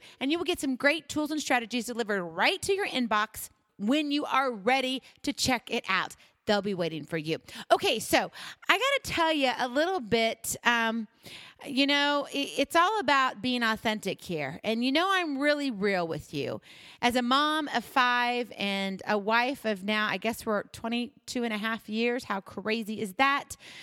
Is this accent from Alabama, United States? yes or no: no; Hawaii, United States; I'm originally from Hawaii, and I was born there, and then I graduated from high school there.